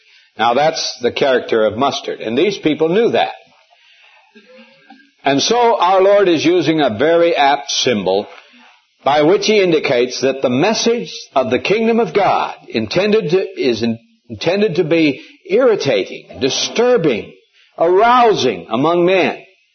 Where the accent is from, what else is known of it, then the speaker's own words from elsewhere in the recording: Montana, United States; I remember when I was a boy and growing up in Montana, I grew up in a little town 42 miles from the nearest doctor.